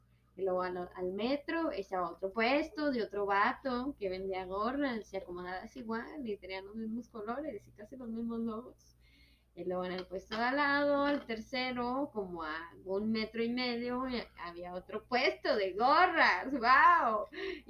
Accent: Mexico; No, no es chale, soy mexicana. Chale, porque soy mexicana.

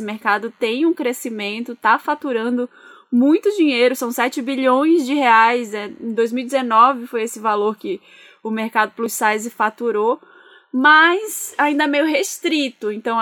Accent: Belém, Pará, Brazil; Eu sou de Belém, do Pará.

